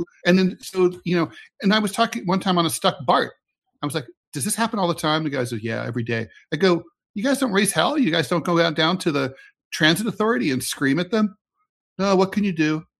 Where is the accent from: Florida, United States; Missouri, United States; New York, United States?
New York, United States; I'm a New Yorker. Okay. Oh, I don't gross out easy.